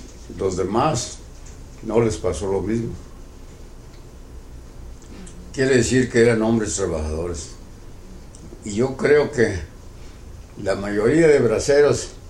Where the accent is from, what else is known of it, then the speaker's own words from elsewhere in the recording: Mexico; now in United States; si me mandan para México, pues, es mi tierra, es mi país. Y eso es lo que quisiera, ir a morir en mi país.